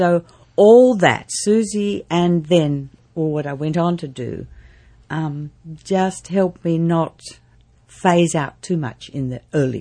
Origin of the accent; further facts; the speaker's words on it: Sydney, New South Wales, Australia; now in Newcastle, Australia; My background is that I came from Sydney originally, and I'm now living in Newcastle for more than half my life.